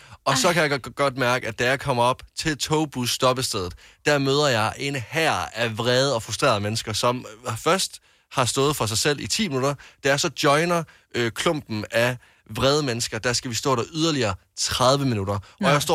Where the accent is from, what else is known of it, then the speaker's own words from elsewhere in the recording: Jutland, Denmark; Jeg er jo fra Jylland.